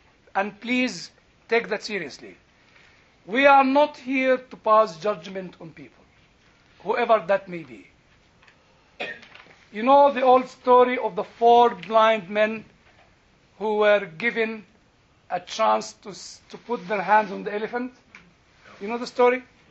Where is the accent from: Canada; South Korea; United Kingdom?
United Kingdom; now in United States; It's not my country. I'm British.